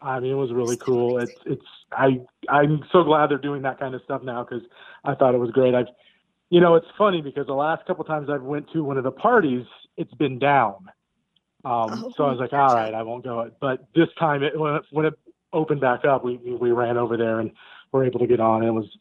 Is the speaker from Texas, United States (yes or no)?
no; Florida, United States; I'm the type, it's like, you know, I'm born and raised in Florida, and I'm like, I'm not bringing anything warm.